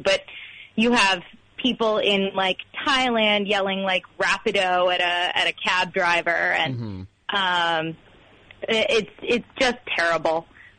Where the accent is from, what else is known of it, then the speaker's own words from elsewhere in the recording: United States; It's like embarrassing as an American.